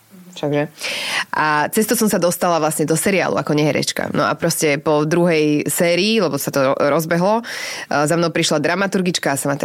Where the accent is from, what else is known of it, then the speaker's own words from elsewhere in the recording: Nitra, Nitra Region, Slovakia; Ja som z Nitry.